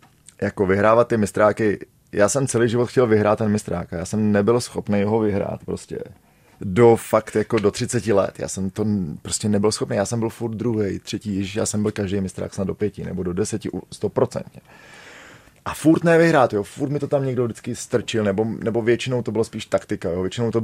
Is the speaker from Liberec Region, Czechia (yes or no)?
yes; Nový Bor, Liberec Region, Czechia; Já jsem z Nového Boru, ne, Bohemie, jako já jsem prostě Českosaský Švýcarsko